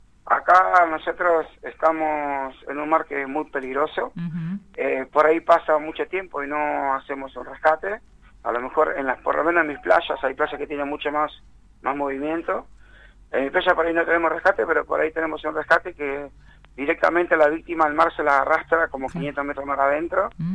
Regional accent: Santa Fe, Argentina; tengo el orgullo de decir que soy el único santafesino que trabaja acá

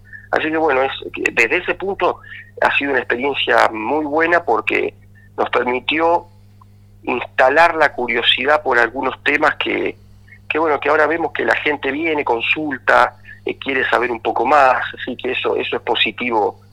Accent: Santa Fe, Argentina; para, por un momento, tener una fecha en el calendario para pensarnos como santafesinos

